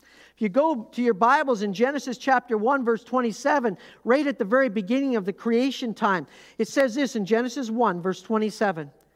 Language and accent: English; Canada; As a Canadian, where I lived